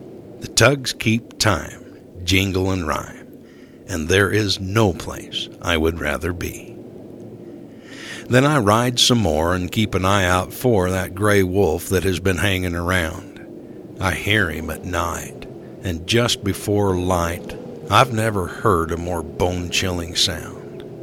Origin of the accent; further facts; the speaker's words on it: Great Basin, United States; So Big Brother Jim and I were raised in the Great Basin.